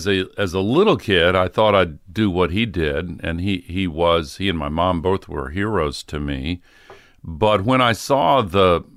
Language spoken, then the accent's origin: English; Tennessee, United States; I wrote stories over there that caught the attention of my hometown editor. And when I got back to Tennessee, he called me and offered me a job